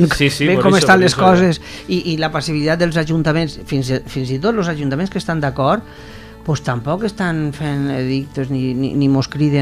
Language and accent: Catalan; Saidí, Aragon, Spain; Estic en concret l'alcaldessa de Saidí, del meu poble